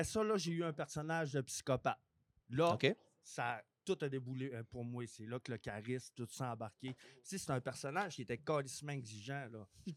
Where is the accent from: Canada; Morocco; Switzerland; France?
Canada; Quebec; Moi, je viens de Berville au lac Saint-Jean.